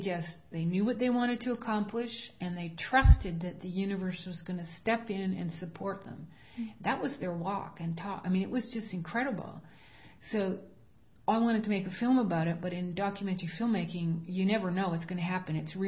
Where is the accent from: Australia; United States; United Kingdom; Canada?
Canada; Vancouver, British Columbia; I'm Canadian.